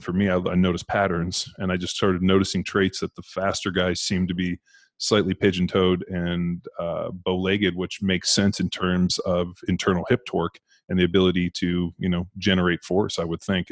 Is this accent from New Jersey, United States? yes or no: no; California, United States; I'm from California, and I'm more than happy to do all these, you know.